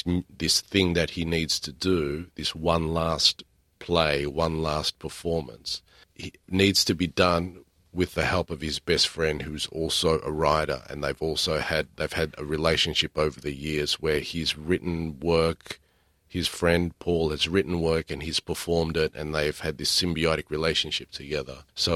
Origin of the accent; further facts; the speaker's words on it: Greece; δηλαδή πώς είμαστε σαν Έλληνες.